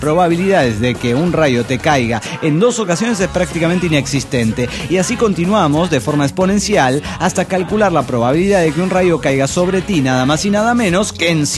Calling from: Mexico City, Mexico; del DF Mexicano.

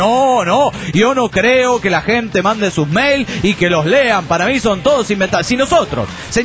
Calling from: Cochabamba, Bolivia; Bueno, aquí estoy, en Cochabamba, Bolivia.

